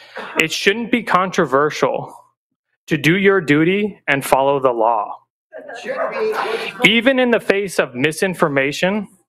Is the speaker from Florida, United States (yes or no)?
no; Phoenix, Arizona, United States; I'm from Phoenix.